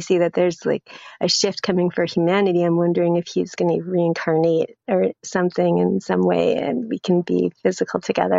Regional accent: Vancouver, British Columbia, Canada; I'm from Vancouver, BC, Canada.

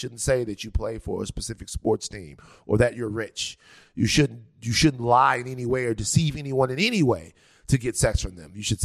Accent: Baton Rouge, Louisiana, United States; I understand the unique challenges of growing up in America as a young black man. I'm from Baton Rouge, Louisiana. I say this on every podcast.

